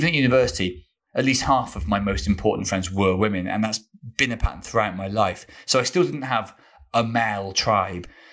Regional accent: Wales, United Kingdom; And suddenly I've done 4 or 5 years of stand-up as a Welsh.

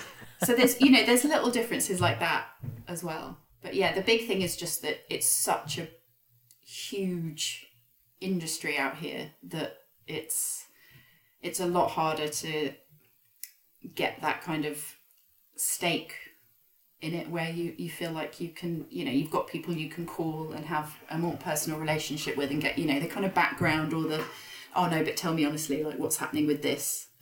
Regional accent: United Kingdom; as a British person

